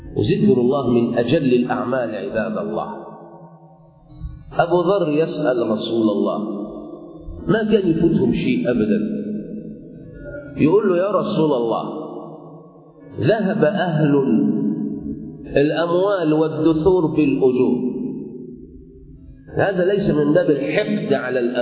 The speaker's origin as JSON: {"language": "Arabic", "country": "Egypt", "said": "إحنا عندنا كمصريين"}